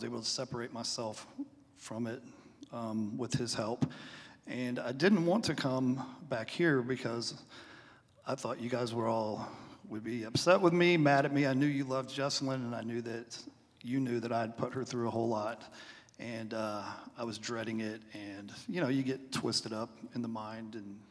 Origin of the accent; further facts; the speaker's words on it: Wichita Falls, Texas, United States; I grew up in Wichita Falls, and I went to school with Kimbra 25 years ago.